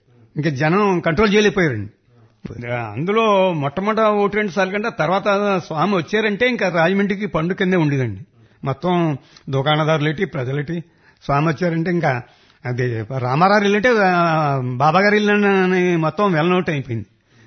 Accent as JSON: {"language": "Telugu", "town": "Pamarru", "region": "Andhra Pradesh", "country": "India", "tie": "born or raised there", "said": "అంటే మా స్వగ్రామం పామర్ అండి. అప్పుడు నేను పామర్లను ఉండేవాడిని."}